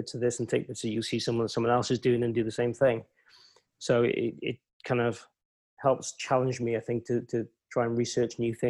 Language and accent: English; Wales, United Kingdom; because I'm a Welsh guy